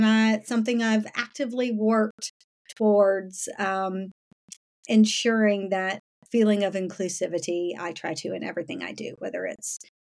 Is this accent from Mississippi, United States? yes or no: no; South Carolina, United States; I had a very, very difficult experience in my hometown of South Carolina